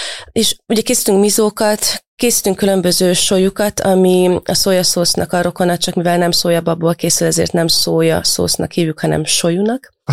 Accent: Transylvania, Romania; otthon is, mert én egyébként erdélyi vagyok

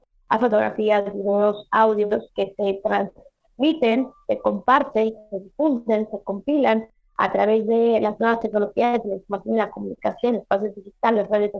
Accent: Mexico; en mi país, en México

